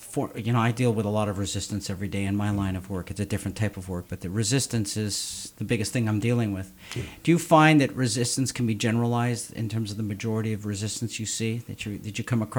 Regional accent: Canada; I grew up in Canada, so I know that the G is the British way.

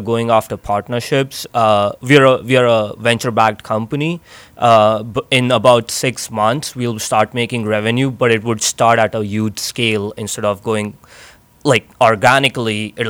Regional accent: Mumbai, Maharashtra, India; Yeah, and I come from Mumbai. I've been seeing first-hand parking problems all my life.

